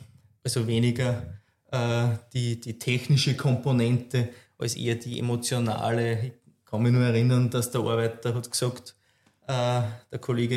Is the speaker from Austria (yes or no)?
yes; Austria; Wir sind bei uns in Österreich gewähnt, wenn man auf ein Weingut kommt.